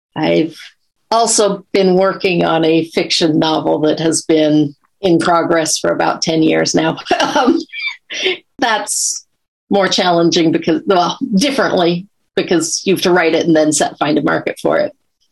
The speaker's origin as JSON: {"language": "English", "town": "Corvallis", "region": "Oregon", "country": "United States", "tie": "born or raised there", "said": "Well, I grew up in Corvallis, so I just kind of thought that people grew up and became professors."}